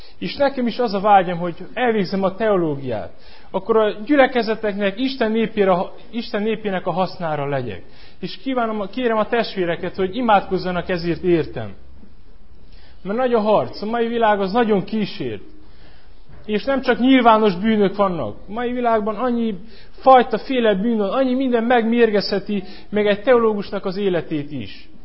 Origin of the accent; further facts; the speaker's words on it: Chibed, Mureș County, Romania; Székelyföldről jövök, Maros megyéből, Kibédről.